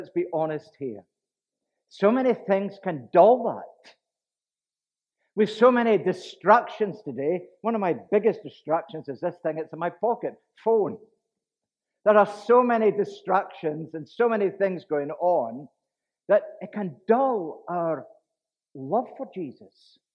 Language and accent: English; Portknockie, Scotland, United Kingdom; But the village I grew up in Portnochy, and I grew up in a Christian home.